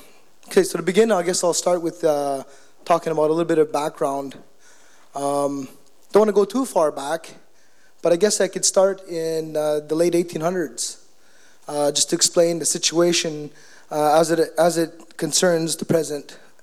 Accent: Kanesatake, Quebec, Canada; I'm from Ganasadage, as was mentioned in my introduction.

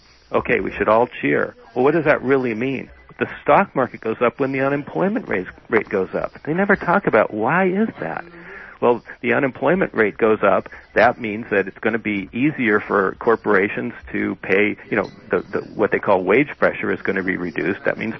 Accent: North Dakota, United States; You know, I don't come from, you know, the West Coast. I live in San Francisco now, but I grew up in North Dakota.

